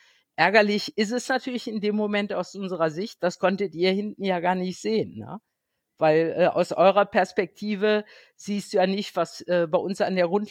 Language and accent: German; Bonn, North Rhine-Westphalia, Germany; Und ich als Bonner auch nicht.